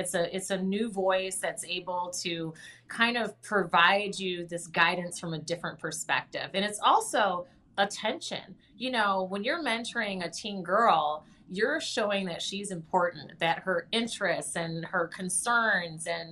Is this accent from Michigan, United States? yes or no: yes; Lansing, Michigan, United States; he was the director of adult education for the state of Michigan. So I grew up there in Lansing